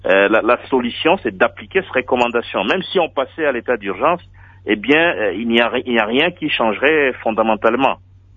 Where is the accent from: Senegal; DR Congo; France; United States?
DR Congo; Walikale, North Kivu; Même si je ne suis pas un élu de Beni ou de Lubero, je suis de Walikale, je suis touché par ce qui se passe.